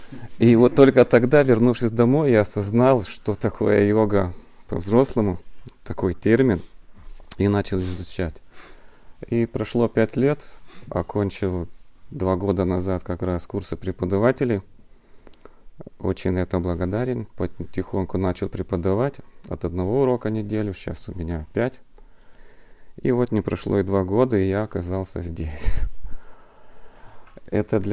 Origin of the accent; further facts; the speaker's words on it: Kaunas, Kaunas County, Lithuania; Я приехал из Литвы, города Каунас.